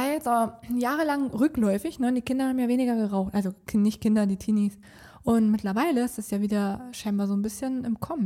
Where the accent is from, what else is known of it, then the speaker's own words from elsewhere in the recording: Hesse, Germany; bei uns in Nordhessen